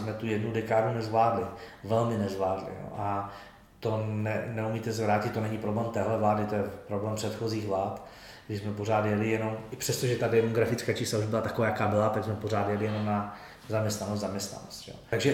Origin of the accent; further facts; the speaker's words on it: Moravian-Silesian Region, Czechia; jsem z Moravskoslezského kraje, z toho okresu toho Slezanu